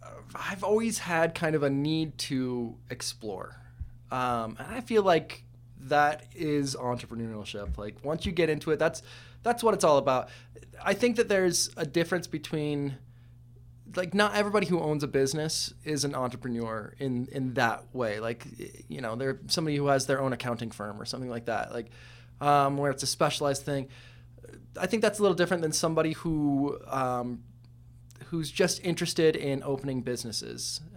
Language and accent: English; Castle Rock, Colorado, United States; So I grew up in Colorado. We lived outside of a small town called Castle Rock. We lived out in the country.